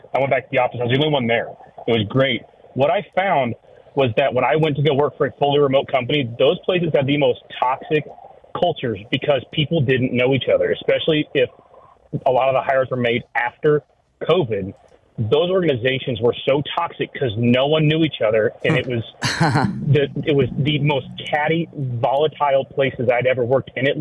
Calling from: Shawnee, Kansas, United States; from Western Shawnee

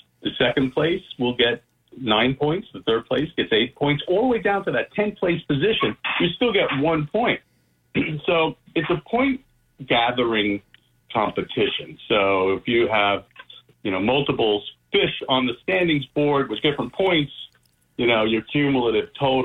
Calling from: Long Island, New York, United States; I'm calling from Long Island.

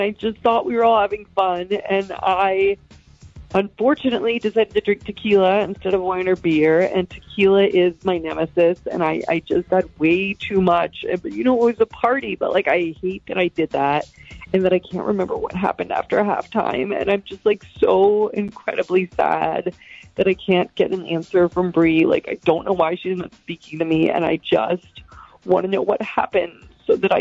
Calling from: Virginia Beach, Virginia, United States; Hi, Natalia and Shaggy. … from Virginia Beach.

